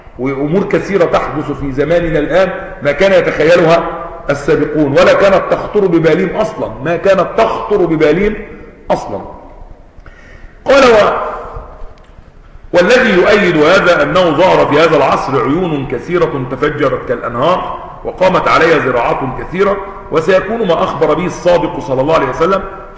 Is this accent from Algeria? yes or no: no; Egypt